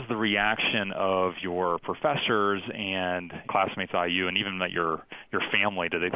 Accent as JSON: {"language": "English", "region": "West Virginia", "country": "United States", "tie": "born or raised there", "said": "I grew up in West Virginia."}